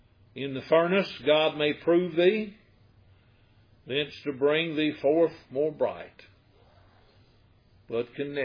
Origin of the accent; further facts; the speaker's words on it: United States; And I'm telling you something, as an American, you will act differently.